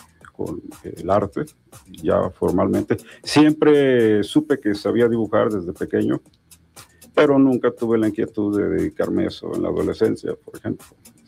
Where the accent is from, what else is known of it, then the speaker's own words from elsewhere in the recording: Zacatepec, Morelos, Mexico; Sí, soy de Zacatepec.